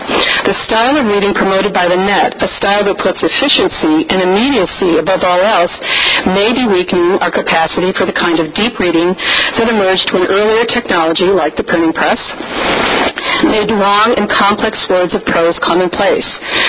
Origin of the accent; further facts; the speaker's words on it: Ann Arbor, Michigan, United States; the daily newspaper in my hometown, Ann Arbor, Michigan, will cease publishing altogether.